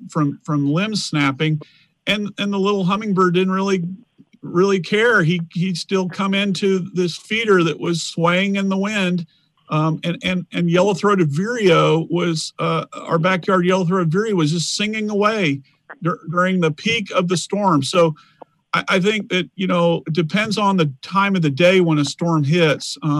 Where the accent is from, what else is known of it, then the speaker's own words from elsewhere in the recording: Dallas, Texas, United States; when I grew up in Dallas, we took a trip, drove I-20 out east.